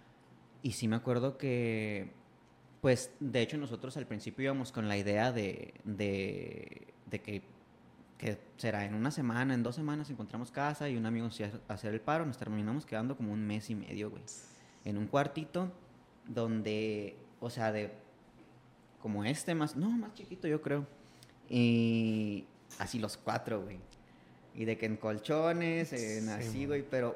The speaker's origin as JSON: {"language": "Spanish", "region": "San Luis Potosí", "country": "Mexico", "said": "De donde soy, güey. O sea, yo la neta a mí me encanta, güey. O sea, yo amo San Luis, güey, te lo juro."}